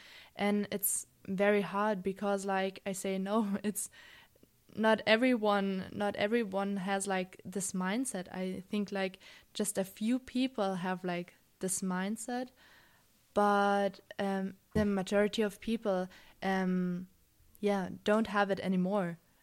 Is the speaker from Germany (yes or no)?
yes; Germany; English is a second language; because they were afraid that anybody would attack me because I'm from Germany.